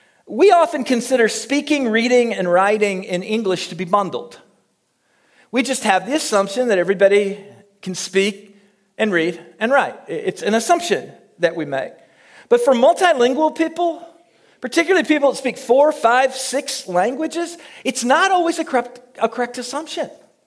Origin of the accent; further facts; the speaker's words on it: United States; I'm an American, I speak one language, and I speak it poorly.